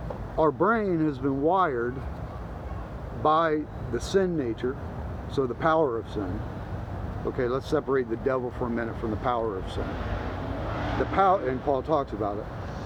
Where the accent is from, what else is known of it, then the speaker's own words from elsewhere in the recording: Tarpon Springs, Florida, United States; Yeah, from Florida.